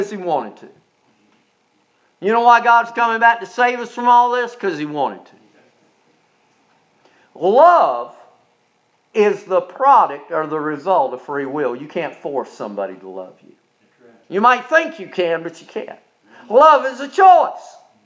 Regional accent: Charleston, South Carolina, United States; In my hometown in Charleston, South Carolina, there is a wharf that sits on the harbor.

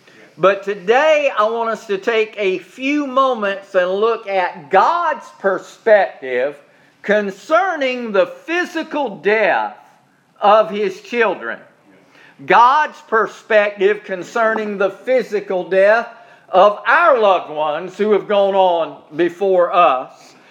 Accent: Charleston, South Carolina, United States; We are back in Wayne County after going to my hometown in Charleston, South Carolina

